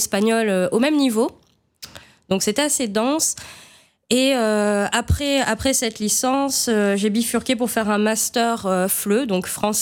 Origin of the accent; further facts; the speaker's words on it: Douai, Hauts-de-France, France; Du nord, de Douai.